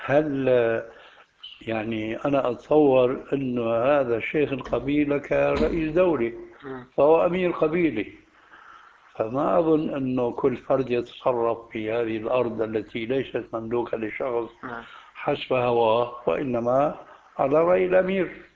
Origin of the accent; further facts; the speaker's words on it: Syria; هذا كما وقع عندنا في سوريا وربما في بلاد أخرى